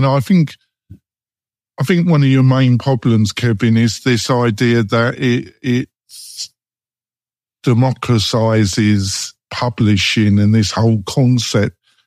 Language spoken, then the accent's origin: English; England, United Kingdom; yeah, but Brian, I'm English.